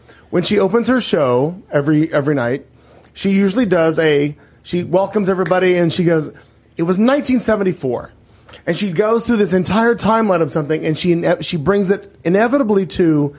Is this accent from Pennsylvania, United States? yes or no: no; Joplin, Missouri, United States; But at the time, I lived back in my hometown of Joplin, Missouri, and my best friend, we used to cruise around town.